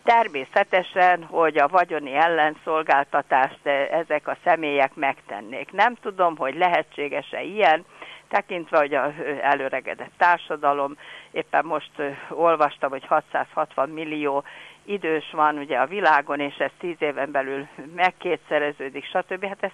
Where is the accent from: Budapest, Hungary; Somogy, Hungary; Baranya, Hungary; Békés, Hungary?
Békés, Hungary; Na de én történetesen Békés megyei származású vagyok